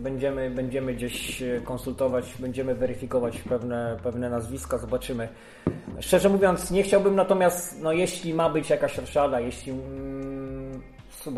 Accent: Zielona Góra, Lubusz Voivodeship, Poland; Ale no, jesteśmy z Zielonej Góry

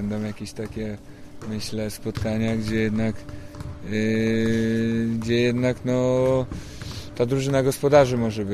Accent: Zielona Góra, Lubusz Voivodeship, Poland; Powiedziałem, że jestem z Zielonej Góry

